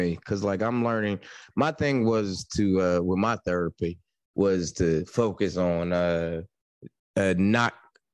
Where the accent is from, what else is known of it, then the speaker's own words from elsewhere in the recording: New Jersey, United States; I am a Capricorn from Jersey.